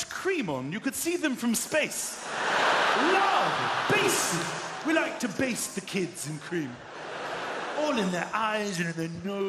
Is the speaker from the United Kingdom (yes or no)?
yes; United Kingdom